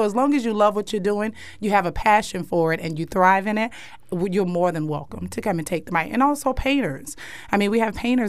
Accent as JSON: {"language": "English", "town": "Fort Myers", "region": "Florida", "country": "United States", "tie": "born or raised there", "said": "And, you know, growing up in Fort Myers, there was never really a venue, an arts venue for such."}